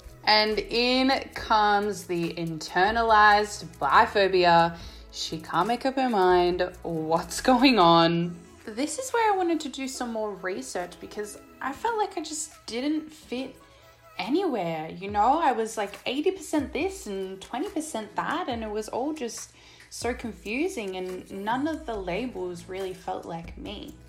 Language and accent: English; Melbourne, Victoria, Australia; I'm from Melbourne.